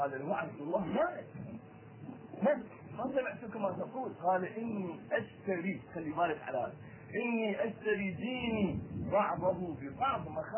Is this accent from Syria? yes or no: no; Iraq; بس كما عندنا في العراق